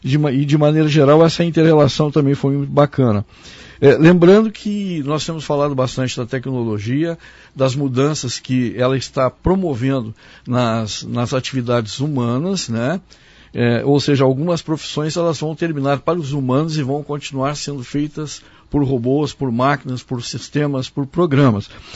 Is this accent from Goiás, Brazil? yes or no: no; Porto Alegre, Rio Grande do Sul, Brazil; born there; apesar que eu nasci em uma capital, foi em Porto Alegre.